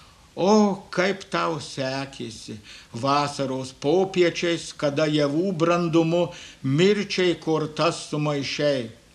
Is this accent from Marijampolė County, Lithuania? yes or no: yes; Marijampolė County, Lithuania; Ir mes maži vaikai dar užkopę tarp Ajavonių ir Vištyčių į aukščiausią kalną Piliakalnį